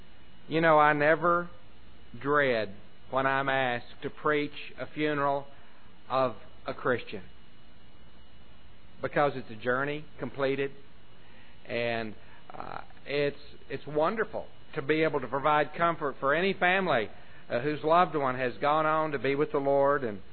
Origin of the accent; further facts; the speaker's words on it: Snyder, Texas, United States; Now, If out where I grew up around Snyder, Texas, there were signs that said danger, falling rock, I'd say somebody was playing a joke on someone.